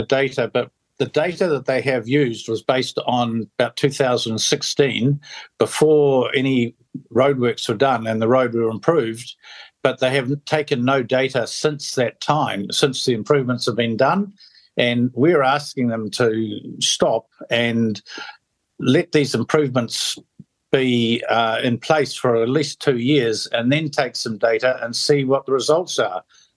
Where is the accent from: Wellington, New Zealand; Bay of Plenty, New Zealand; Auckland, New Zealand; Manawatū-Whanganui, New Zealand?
Bay of Plenty, New Zealand; Katikati; if I normally go into Katikati, that's my hometown